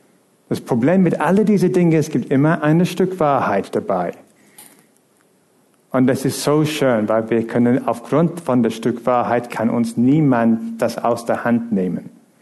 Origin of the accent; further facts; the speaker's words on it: England, United Kingdom; In England, wo ich aufgewachsen bin, wir haben diese Zeiten gehabt, wo es richtig Pea Soup Fog war.